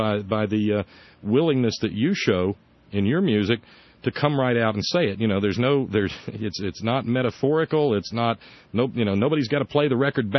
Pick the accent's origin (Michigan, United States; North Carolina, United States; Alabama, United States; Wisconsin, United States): Alabama, United States; I'm from 350 miles due north. I'm from the Shoals.